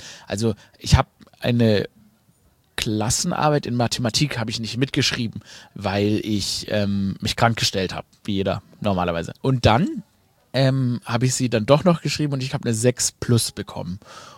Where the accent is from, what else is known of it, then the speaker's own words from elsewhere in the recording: Baden-Württemberg, Germany; accent: Swabian; ich rede Schwäbisch